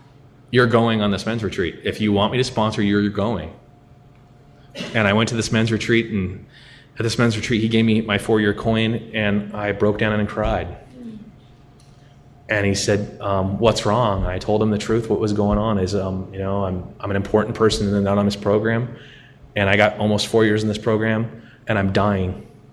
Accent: Long Beach, California, United States; accent: Long Beach; sorry, my Long Beach accent's coming out.

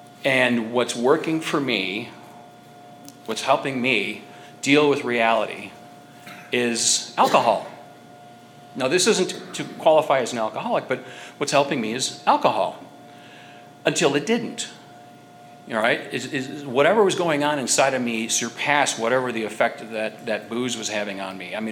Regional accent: Illinois, United States; Now I was raised in Illinois. I could have been raised in Jamaica for all it cares.

